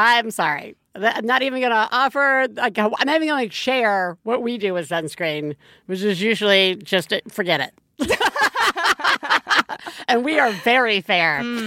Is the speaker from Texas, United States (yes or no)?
no; Alabama, United States; My folks live in Alabama. I grew up in Alabama.